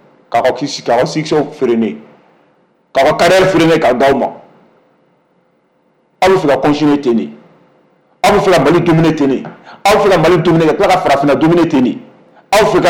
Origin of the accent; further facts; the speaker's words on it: Mali; Moi, je suis un Malien.